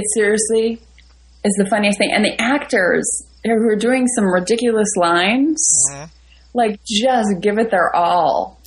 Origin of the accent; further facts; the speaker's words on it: Chicago, Illinois, United States; I'm like, I grew up in Chicago, never heard of it.